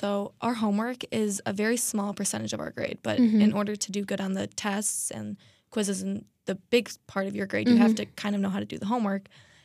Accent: Frankfort, Illinois, United States; I'm from a suburb of Chicago called Frankfort.

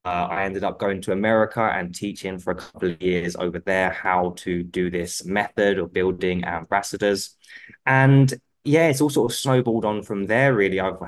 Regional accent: London, United Kingdom; So, I suppose a little bit about me is at the time of the recording, I'm 33 years old. I am from London, England.

